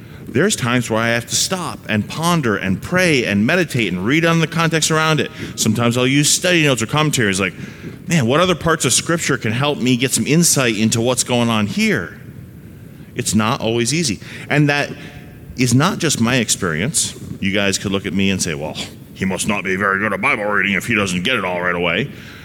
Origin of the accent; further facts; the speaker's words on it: New England, United States; When I was growing up in New England, I grew up in a non-Christian family, non-church attending.